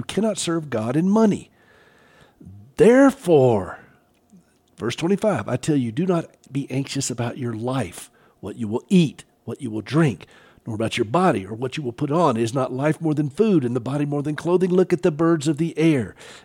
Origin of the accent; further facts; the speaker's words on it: the South, United States; accent: Southern; Sorry, that's my southern accent that comes through.